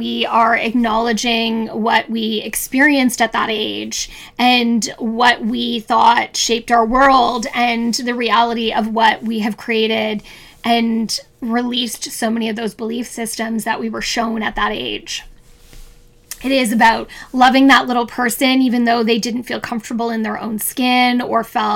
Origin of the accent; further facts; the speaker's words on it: Canada; I am Canadian, but the wildfires in LA are breaking my heart.